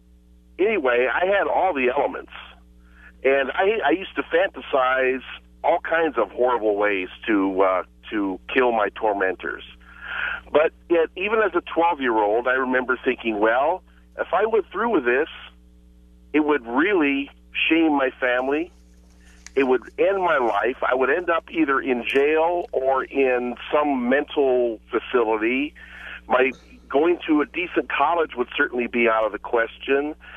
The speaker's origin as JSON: {"language": "English", "region": "the South", "country": "United States", "tie": "born or raised there", "said": "I grew up in the South. There were guns all around me, including in my own house."}